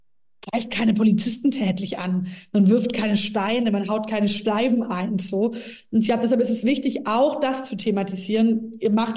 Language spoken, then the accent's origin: German; Baden-Württemberg, Germany; Ich meine, ich komme aus einem sehr ländlichen Gebiet, Schwäbische Alb, so mein Wahlkreis, aber mein Wahlkreis ist Ostalb, aber bin selbst aufgewachsen in Schwäbische Alb-Richtung